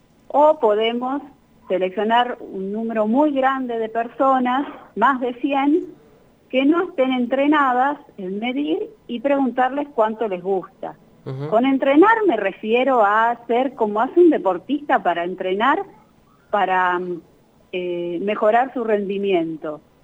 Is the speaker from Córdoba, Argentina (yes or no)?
no; Buenos Aires, Argentina; moved away as an adult; now in Salta, Argentina; Soy de Buenos Aires, pero hace 12 años vivo en Salta, sí.